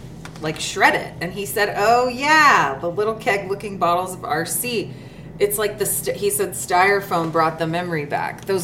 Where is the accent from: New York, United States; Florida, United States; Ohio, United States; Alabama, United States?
Alabama, United States; Huntsville; born there; But I was born in Huntsville. My parents got divorced when I was 3, and they were both remarried by the time I was 5. My dad moved to Hot Rock, Tennessee, so that's when I started like splitting my time.